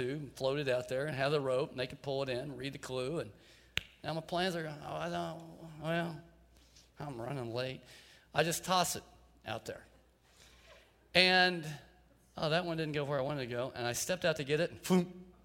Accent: Tulsa, Oklahoma, United States; I grew up in Tulsa, and a nice part of town had this lake called Swan Lake.

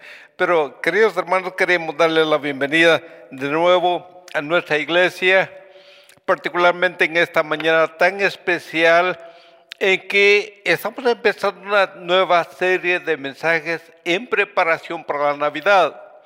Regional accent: Guatemala; born there; la guerrilla en Guatemala había ido al pueblo donde yo nací

